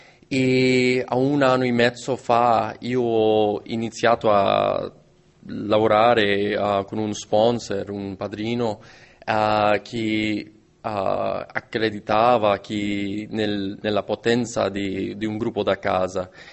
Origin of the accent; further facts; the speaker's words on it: Washington, District of Columbia, United States; Italian is a second language; sono americano, ma parlo un po' di italiano.